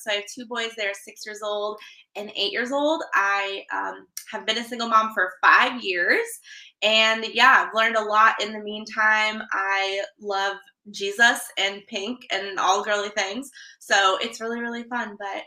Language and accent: English; California, United States; And I live in the Midwest now. I'm originally from California.